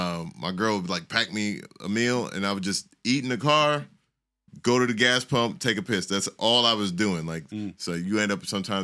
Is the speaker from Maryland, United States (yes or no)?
no; Miami, Florida, United States; I'm not from Florida. I'm from Miami.